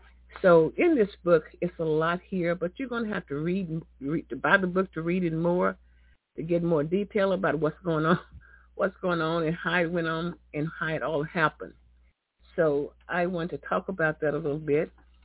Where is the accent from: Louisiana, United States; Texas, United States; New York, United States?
Texas, United States; Fort Worth; now in Dallas, United States; I'm not from Dallas. I was from Fort Worth. I've been in Dallas most of all of my life, though, but born and raised in Fort Worth